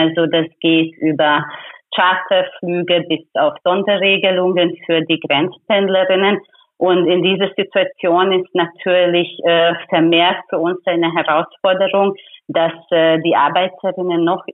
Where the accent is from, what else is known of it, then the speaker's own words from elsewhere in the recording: Hungary; Also ich komme aus Ungarn